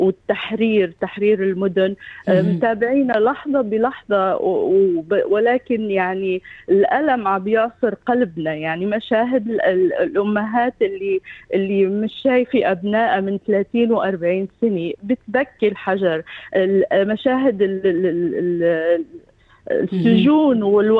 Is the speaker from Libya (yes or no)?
no; Syria; ونحن كل عمرنا كسوريين بكافة طوائفنا